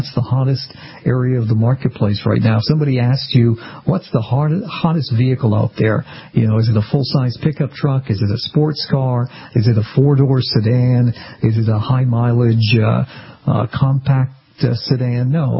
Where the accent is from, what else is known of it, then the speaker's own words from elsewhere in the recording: Boston, Massachusetts, United States; Boston, in my opinion, growing up in Boston, I always used to hear the comedians, they always would make fun of New Jersey